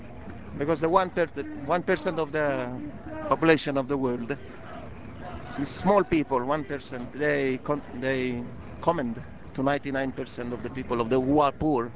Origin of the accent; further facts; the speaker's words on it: Colombia; I am from Colombia.